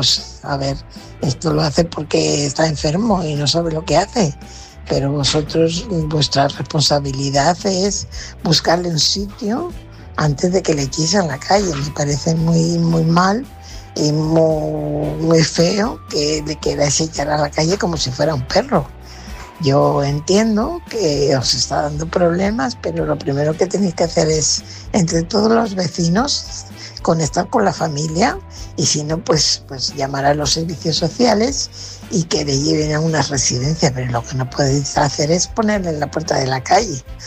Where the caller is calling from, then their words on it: Fuenlabrada, Community of Madrid, Spain; corresponsal de Fuenlabrada.